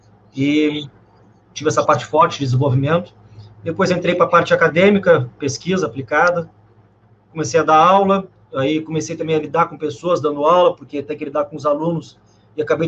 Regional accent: Rio Grande do Sul, Brazil; moved away as an adult; now in Rio de Janeiro, Brazil; apesar de morar no Rio de Janeiro há 20 anos, eu sou gaúcho, professor universitário, vim para o Rio para fazer mestrado em engenharia de sistemas

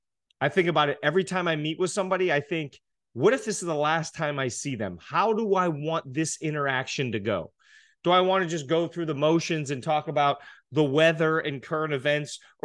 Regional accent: Pittsburgh, Pennsylvania, United States; I'm from Pittsburgh, Pennsylvania.

